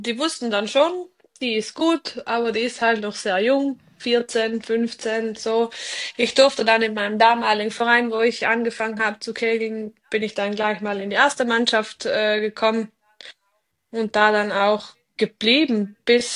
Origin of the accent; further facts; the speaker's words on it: Trentino-Alto Adige, Italy; Also bei uns in Südtirol ist es ja nicht so, dass wir bei jedem Training einen Coach da haben